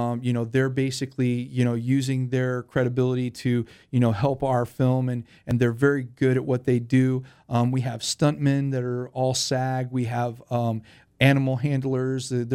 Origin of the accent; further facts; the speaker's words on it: Mooseheart, Illinois, United States; also born or lived in Chicago; I grew up in Chicago. Well, I grew up at a city called Mooseheart in Illinois, which is funded by the Loyal Order of Moose.